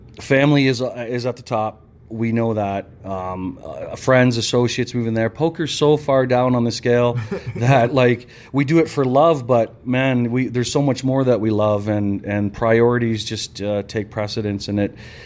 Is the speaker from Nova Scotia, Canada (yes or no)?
no; Brantford, Ontario, Canada; A friend of mine from my hometown growing up had moved to where I live now. He worked with my wife, wasn't my wife at the time, but he said to her, I got a buddy back in Brantford